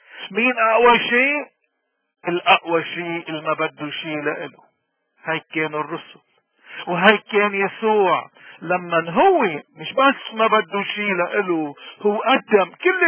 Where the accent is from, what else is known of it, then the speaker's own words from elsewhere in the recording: Lebanon; نحن كلبنانيين اليوم بلدنا عم بيمر بأزمة قاتلة